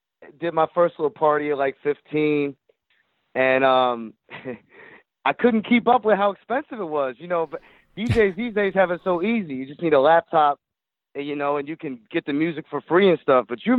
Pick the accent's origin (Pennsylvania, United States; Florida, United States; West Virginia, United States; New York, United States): Florida, United States; Jacksonville; As a young teenager, growing up in Jacksonville, Florida, I lived kind of near the Navy base, and I was surrounded by Filipinos, man